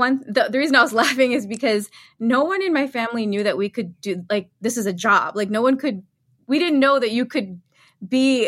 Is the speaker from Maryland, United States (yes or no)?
yes; Maryland, United States; I was born in Maryland in a very small town.